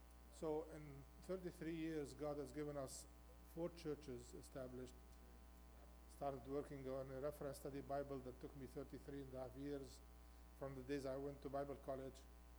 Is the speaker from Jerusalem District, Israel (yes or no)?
yes; Jerusalem, Jerusalem District, Israel; I am from Jerusalem to speak about Jerusalem